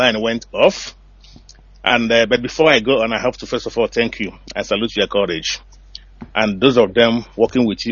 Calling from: Manchester, North West England, United Kingdom; I'm calling from Manchester.

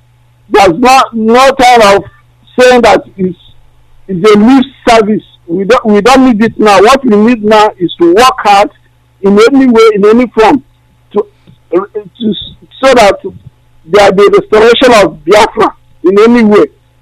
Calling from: Belgium; I'm calling from Belgium.

